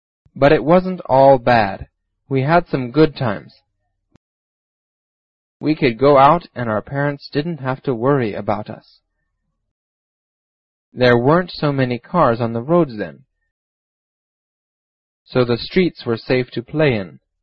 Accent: Russia; English is a second language; moved away as an adult; now in Washington, United States; I'm from Russia. I came here with my wife and children last year.

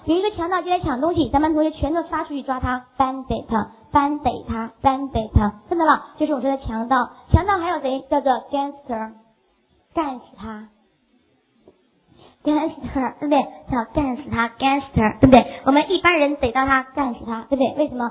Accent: Guangzhou, Guangdong, China; 咱们广州人叫情绪吧

